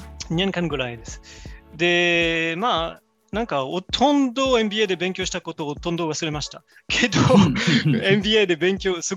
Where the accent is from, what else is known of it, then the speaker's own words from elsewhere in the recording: France; 一つはそもそも私はフランス人で、確かにそのバイアスがあります。